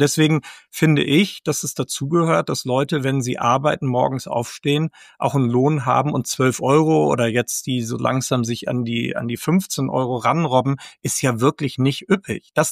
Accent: Hamburg, Germany; Dann komme ich aus Hamburg

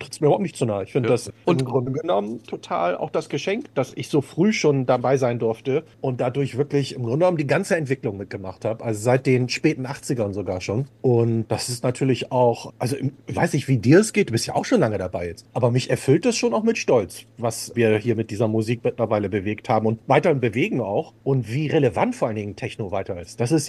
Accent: Bremen, Germany; born there; Ich komme ja gebürtig aus Bremen.

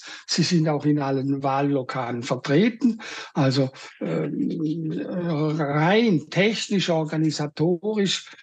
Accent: Switzerland; Also in vielen Sachen habe ich das Gefühl, läuft es in Russland besser sogar als bei uns in der Schweiz.

